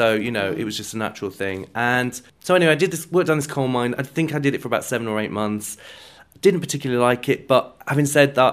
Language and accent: English; Armthorpe, Yorkshire and the Humber, United Kingdom; I'm from Armthorpe, actually, in Doncaster. It was a small mining town.